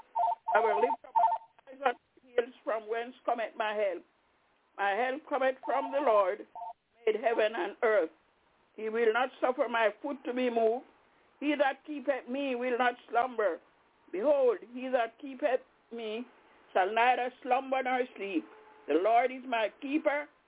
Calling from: Albany, New York, United States; I'm calling from Albany in New York.

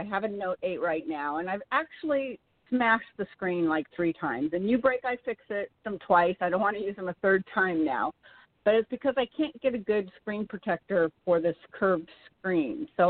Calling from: Woodland Hills, California, United States; I am actually calling from Woodland Hills, which is 818, but I have an 805 number.

